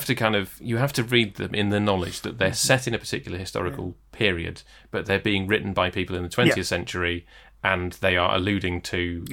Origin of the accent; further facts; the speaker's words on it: United Kingdom; you and I like weren't offended by the caricatures of us as British people.